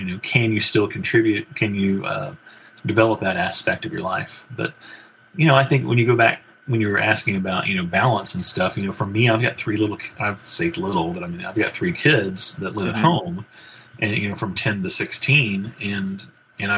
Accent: United States; I think growing up in America, too, we grew up in a time

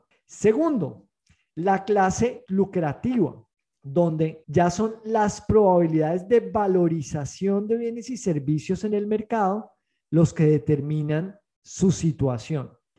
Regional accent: Colombia; en mi país, en Colombia

